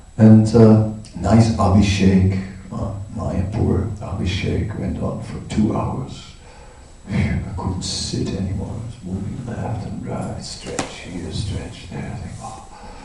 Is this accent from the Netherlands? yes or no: yes; Netherlands; English is a second language; So see, I'm Dutch, and therefore it's different for me.